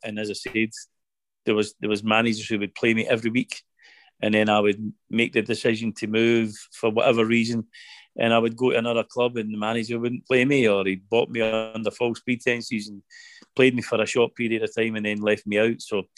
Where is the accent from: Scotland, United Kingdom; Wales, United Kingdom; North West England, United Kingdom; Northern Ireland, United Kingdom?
Scotland, United Kingdom; Muir Hill; I grew up in Muir Hill. I was born, myself and Gary McAllister went to Keir Hardy. Braithurst High, we both played for the boys' club.